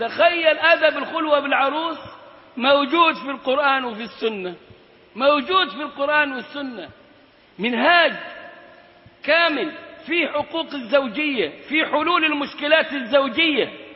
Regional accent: Egypt; عندنا كمصريين

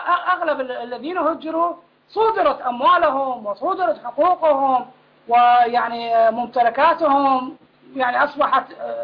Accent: Basra, Basra Governorate, Iraq; كل الوجوه الموجودة الآن غريبة لا نعرفها نحن أبناء البصرة

